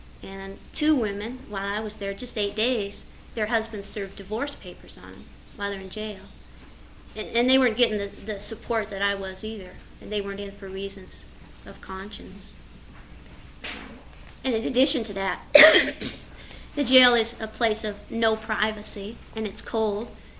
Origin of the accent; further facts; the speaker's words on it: Centralia, Washington, United States; The train passes through Centralia, Washington, which is my hometown.